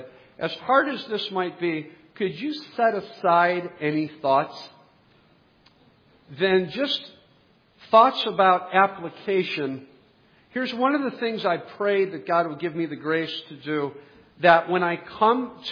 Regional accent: United States; I mean, I'm an American. We're the good guys, right?

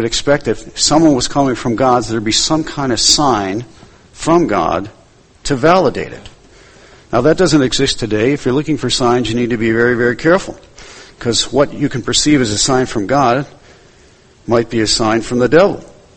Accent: Ireland; I'm not Chinese. I'm Irish.

